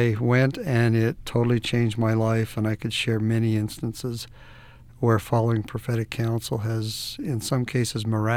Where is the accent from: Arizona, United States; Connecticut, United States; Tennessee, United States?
Arizona, United States; No, I actually grew up in Arizona. I'm an Arizona native